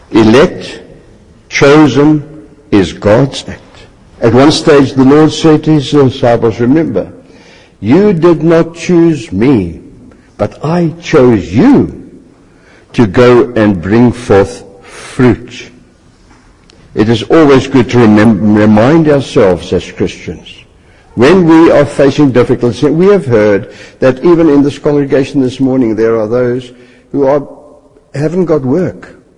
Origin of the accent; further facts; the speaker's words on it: South Africa; I come from South Africa, and I immediately felt at home once again when we arrived here.